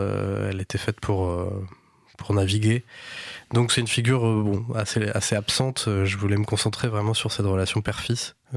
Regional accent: Brest, Brittany, France; Moi, j'ai grandi à Brest, mais en périphérie de Brest, dans du périurbain.

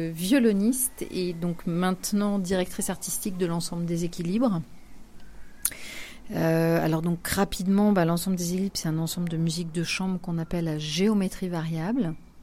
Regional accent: Nice, Provence-Alpes-Côte d'Azur, France; Moi, je suis niçoise d'origine, donc je suis du sud de la France. J'ai commencé le violon donc au conservatoire de Nice, j'avais 7 ans.

